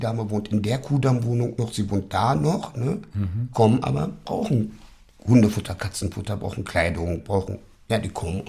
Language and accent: German; Berlin, Germany; ich bin ein gebürtiger West-Berliner. So, und ich werde jetzt 50 dieses Jahr und man ist hier aufgewachsen.